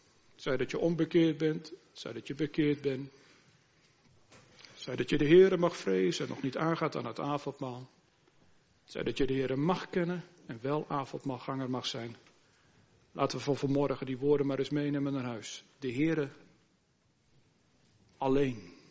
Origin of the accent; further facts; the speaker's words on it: Harderwijk, Gelderland, Netherlands; Wij waren de achterliggende weken, mevrouw en ik, nog even in de plaats waar ik opgegroeid ben, in Harderwijk.